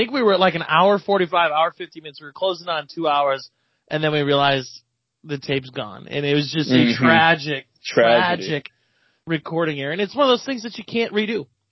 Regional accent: Ohio, United States; I'm from Ohio, baby. We call it cornhole.

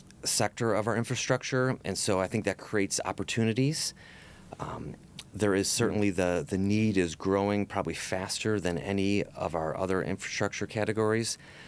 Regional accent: Chicago, Illinois, United States

